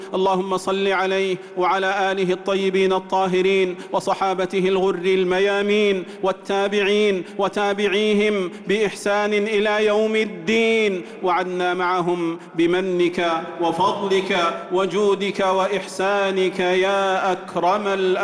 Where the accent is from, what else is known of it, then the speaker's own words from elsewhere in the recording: Saudi Arabia; اللهم أدم على بلادنا المملكة العربية السعودية